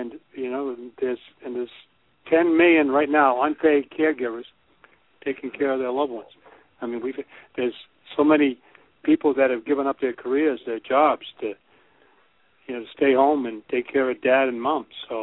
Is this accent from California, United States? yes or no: no; Cape Cod, Massachusetts, United States; I'm working on the memoir of growing up on Cape Cod in the 50s and the 60s. It ends when I went off to college in September of 1964